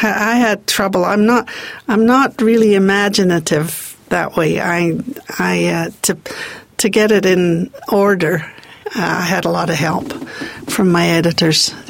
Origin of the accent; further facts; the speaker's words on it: Banff, Alberta, Canada; I'm from Banff, and everybody knows my kids, so they know